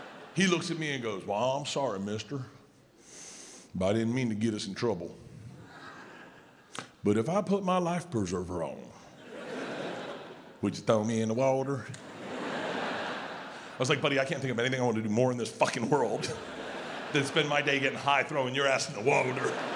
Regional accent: Lutz, Florida, United States; He's the dumbest person I've ever met, and I grew up in Lutz, okay?

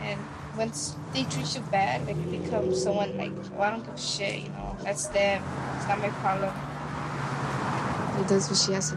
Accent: Watts, California, United States; I'm from Watts. I'm 15.

